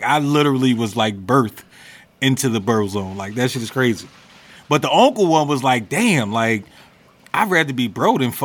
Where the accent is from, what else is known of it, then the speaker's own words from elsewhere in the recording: Philadelphia, Pennsylvania, United States; I am from Philly, so I could be considered